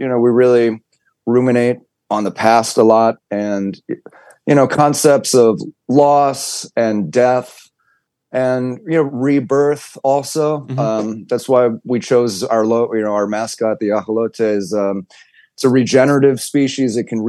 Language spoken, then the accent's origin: English; Detroit, Michigan, United States; Growing up in the Detroit area, there was always a big hip hop influence